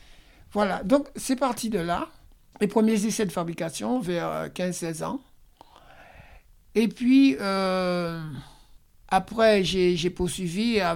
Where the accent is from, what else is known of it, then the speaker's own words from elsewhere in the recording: Martinique; moved away as an adult; Je suis parti, j'ai quitté la Martinique à la fin de mes 19 ans.